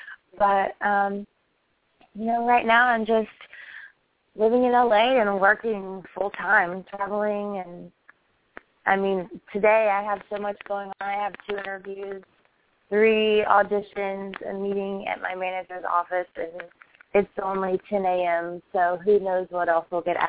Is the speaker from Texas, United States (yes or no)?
yes; Paris, Texas, United States; Yes. I'm from Paris, Texas.